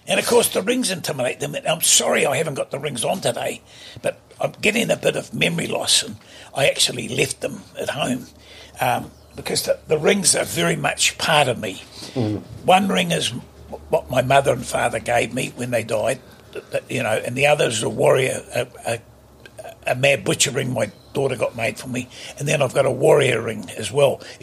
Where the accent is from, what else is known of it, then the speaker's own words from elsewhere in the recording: Wellington, New Zealand; No. I was from Wellington. She lived in Auckland.